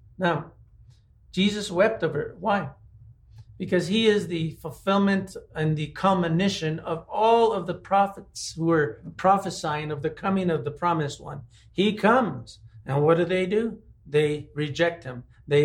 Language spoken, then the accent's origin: English; New Mexico, United States; I grew up in New Mexico. There are no palm trees here.